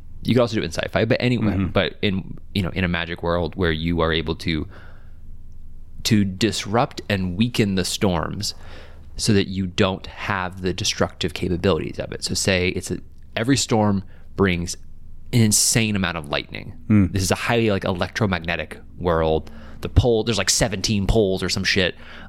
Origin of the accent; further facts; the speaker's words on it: Tornado Alley, United States; I grew up in Tornado Alley.